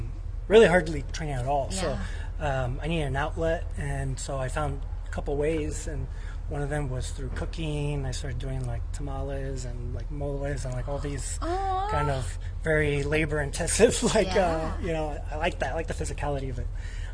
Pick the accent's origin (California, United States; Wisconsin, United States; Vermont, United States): California, United States; Los Angeles; Los Angeles.